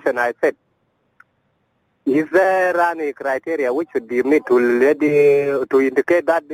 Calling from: Aweil, Northern Bahr el Ghazal, South Sudan; You are connecting to … from Awil.

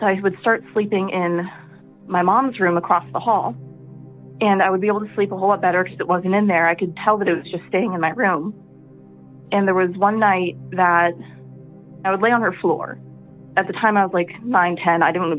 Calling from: Ohio, United States; Hi, I'm calling from Ohio.

